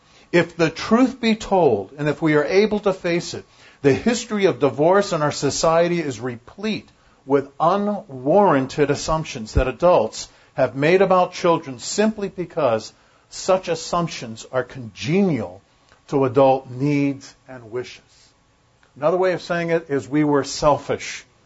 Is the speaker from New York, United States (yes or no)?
no; San Diego, California, United States; I remember when I was in high school, Patrick Henry High School in San Diego. I grew up in California.